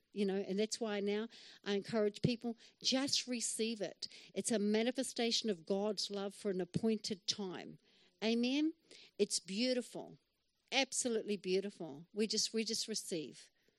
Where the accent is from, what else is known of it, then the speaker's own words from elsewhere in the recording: New Zealand; I'm Kiwi, hello.